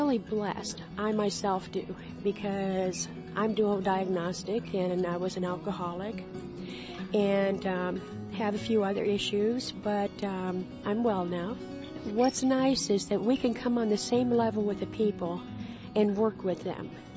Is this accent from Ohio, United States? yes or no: yes; Akron, Ohio, United States; I'm from Akron, Ohio